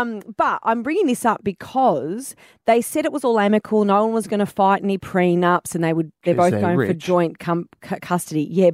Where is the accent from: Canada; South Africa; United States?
South Africa; We're South African.